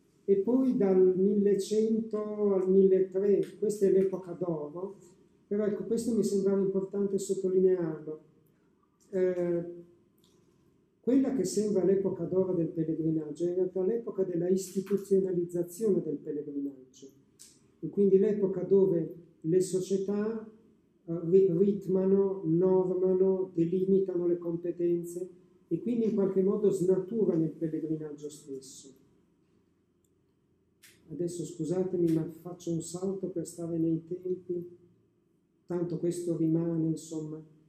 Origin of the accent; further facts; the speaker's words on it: Bologna, Emilia-Romagna, Italy; da bolognese è impossibile non dire